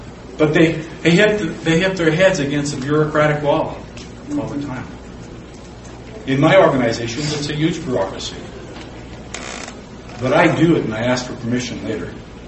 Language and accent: English; Canada; I'm French Canadian. I love to read French authors.